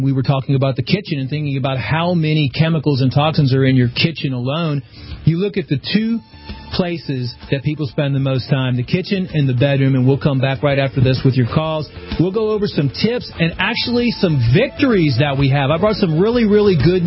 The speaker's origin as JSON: {"language": "English", "country": "United States", "said": "I'm an American. I was in the military"}